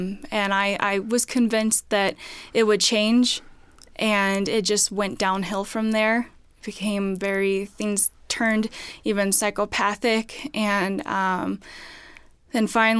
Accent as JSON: {"language": "English", "country": "Philippines", "tie": "born there", "said": "I grew up in a Assemblies of God pastor home. I was adopted from the Philippines."}